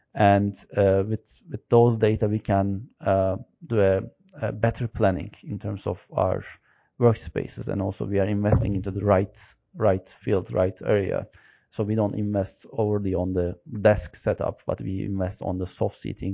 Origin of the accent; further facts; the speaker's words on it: Istanbul, Turkey; English is a second language; now in Dubai, United Arab Emirates; I'm from Turkey, Istanbul, and I'm married. I have a small daughter. I enjoy living in this beautiful city in Dubai for the last 6 years.